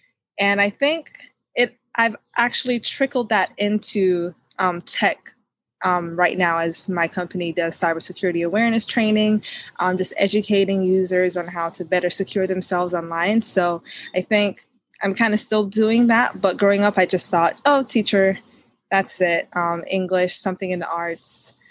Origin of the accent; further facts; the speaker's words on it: Jamaica; born and raised in Jamaica.